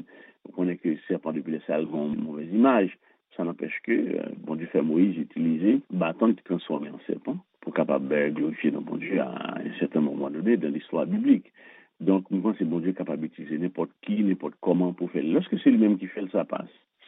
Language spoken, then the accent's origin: French; Haiti; moi-même personnellement, en tant qu'haïtien